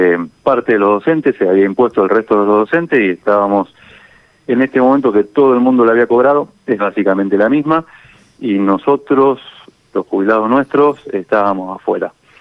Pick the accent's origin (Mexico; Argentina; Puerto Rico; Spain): Argentina; Santa Fe; Como santafesino uno festeja que haya un superávit